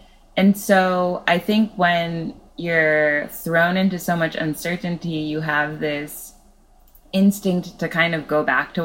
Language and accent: English; California, United States; in California my whole life. And when I was writing the memoir, I felt like it was important to be close to my hometown and where everything happened.